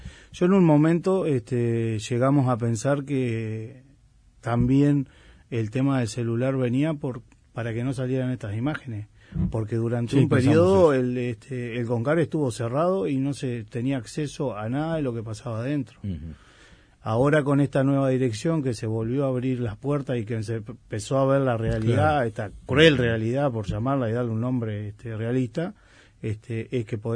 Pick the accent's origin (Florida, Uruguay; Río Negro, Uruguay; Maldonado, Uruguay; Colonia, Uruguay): Río Negro, Uruguay; Fray Bentos; now in Montevideo, Uruguay; De Río Negro, Fray Bentos.